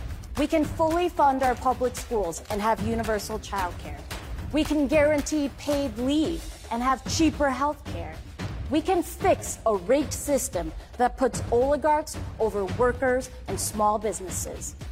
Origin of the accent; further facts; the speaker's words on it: Madison, Wisconsin, United States; I am a proud daughter of South Korean immigrants, born and raised in Madison, Wisconsin, and a very proud service industry worker.